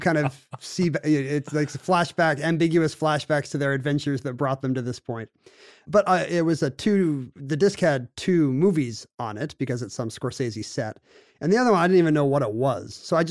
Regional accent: South Korea; I grew up in South Korea

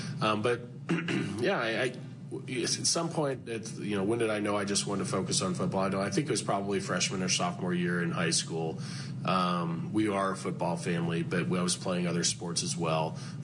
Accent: Houston, Texas, United States; born there; I was born in Houston, Texas. on the west side of Houston.

